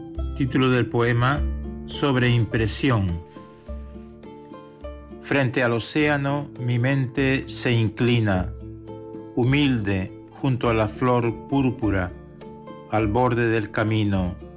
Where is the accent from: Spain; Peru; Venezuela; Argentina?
Spain; Las Palmas de Gran Canaria, Canary Islands; de Las Palmas de Gran Canaria.